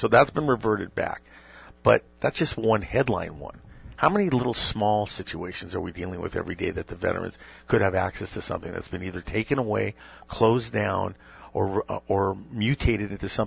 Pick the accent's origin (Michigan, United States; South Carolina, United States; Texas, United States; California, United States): California, United States; Los Angeles; I'm from Los Angeles.